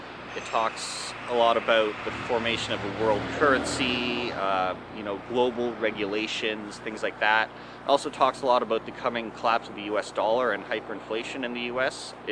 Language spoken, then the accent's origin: English; Toronto, Ontario, Canada; also born or lived in Halifax / Vancouver; I was born in Halifax, raised here in Toronto. I went to University of British Columbia, so I was out in Vancouver. Now I'm back here.